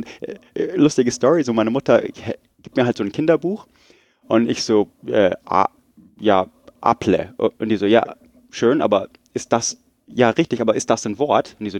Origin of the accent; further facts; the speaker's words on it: Munich, Bavaria, Germany; Und ich so, ja, ich bin in München aufgewachsen.